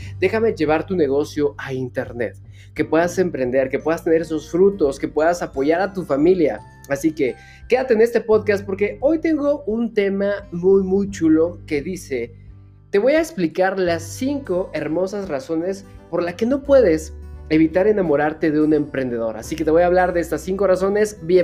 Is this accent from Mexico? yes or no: yes; Mexico; soy empresario mexicano.